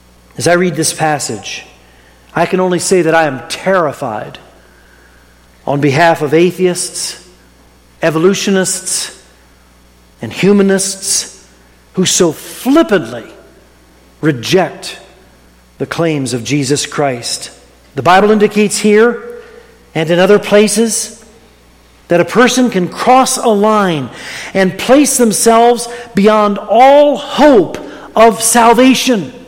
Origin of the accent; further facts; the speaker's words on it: Mansfield, Ohio, United States; The parsonage where I grew up in Mansfield, Ohio, on Brinkerhoff Avenue, it's right across the street from South Park